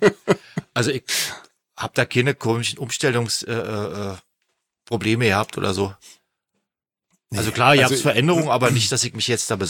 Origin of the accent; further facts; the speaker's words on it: East Germany, Germany; ich habe viel Spaß gehabt in meiner Jugend in der DDR.